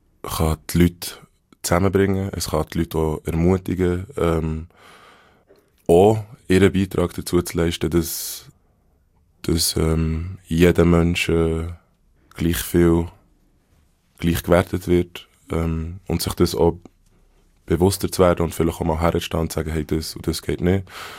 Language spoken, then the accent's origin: German; Bern, Switzerland; ich bin in Bern in einem Spital geboren.